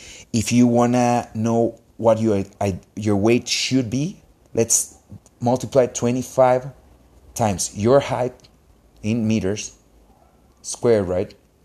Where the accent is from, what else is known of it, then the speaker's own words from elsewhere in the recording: Honduras; English is a second language; I'm a doctor in Honduras. So you might notice that by my accent. This is my second language, so sorry for those who have trouble understanding.